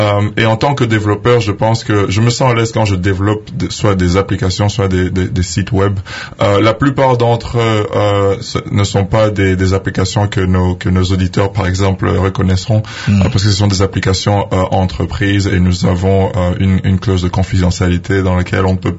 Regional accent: Kinshasa, DR Congo; also born or lived in Bukavu / United States; je suis d'ici. Bien que j'ai passé presque 10 ans aux États-Unis, j'ai évolué ici à Kinshasa. Je suis né dans l'Est vers les Mera et Bukavu. Je suis venu ici à Kinshasa vers le milieu des années 90.

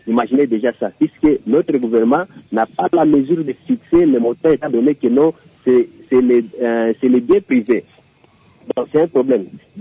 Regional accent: Kisangani, Tshopo, DR Congo; ici, chez moi, à Kisangani, on n'a même pas constaté de cette histoire de 100 jours.

